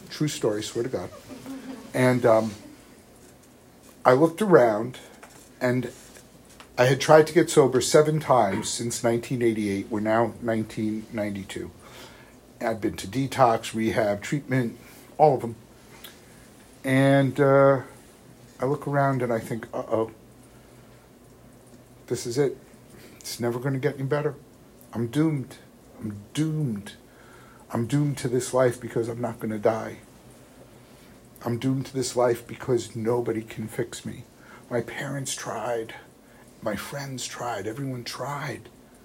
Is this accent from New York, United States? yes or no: yes; New York City, New York, United States; I grew up in New York, New York City.